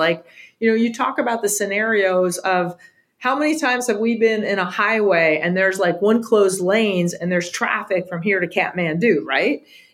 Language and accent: English; United States; And I personally, as an American, would be more comfortable if there was security clearance by the people capturing that data